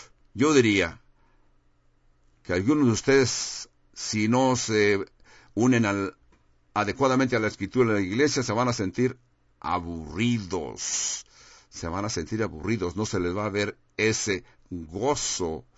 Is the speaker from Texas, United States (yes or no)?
no; Huntington Beach, California, United States; cuando crecí en California, en Huntington Beach, California.